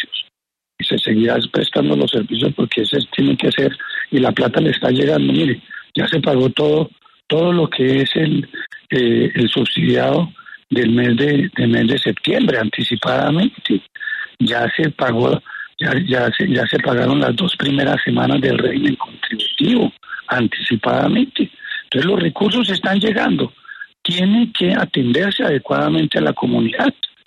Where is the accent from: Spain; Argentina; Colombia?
Colombia; o sea, los colombianos, porque somos los colombianos, hacemos un grandísimo esfuerzo.